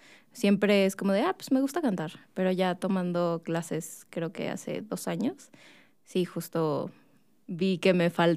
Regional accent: Cancún, Quintana Roo, Mexico; yo soy foránea, soy de Cancún.

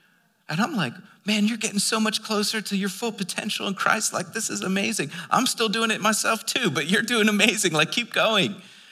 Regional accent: Philadelphia, Pennsylvania, United States; I'm from Philly.

